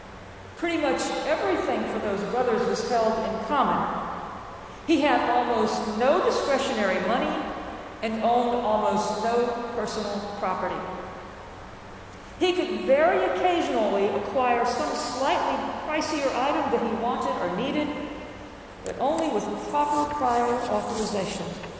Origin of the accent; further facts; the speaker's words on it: Deep South, United States; accent: southern; We shared roots in the Deep South, though his seemed much more persistent than mine. While my southern accent did not survive my transplantation up north